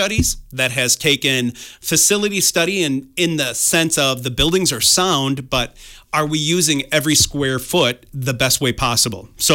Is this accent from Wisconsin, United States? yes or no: yes; Fennimore, Wisconsin, United States; Again, I grew up in the Fenimore Boscobel area, and we knew there were some small towns around us, but it seemed like everybody went to Fenimore, right?